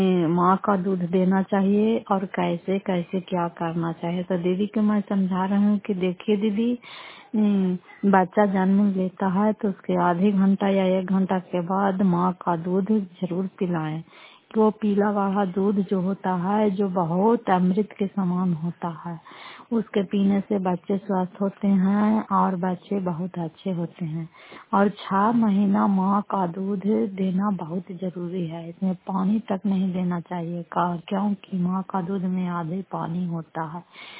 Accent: Fatehpur, Bihar, India; घर फतेहपुर, पंचायत मसौता, जिला नालंदा और करारपसरा प्रखंड की निवासी हूँ।

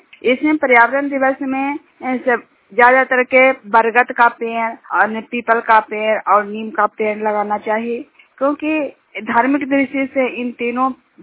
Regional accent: Jhuniyar, Bihar, India; झुनियार गांव के रहने वाली हूँ।

